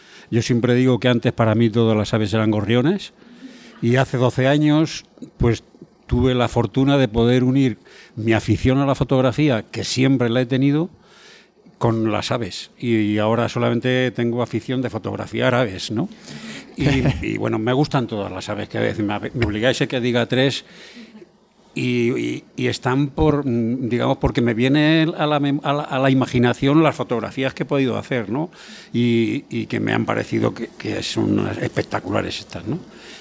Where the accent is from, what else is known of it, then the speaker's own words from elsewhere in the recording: Toledo, Castilla-La Mancha, Spain; vengo de Toledo.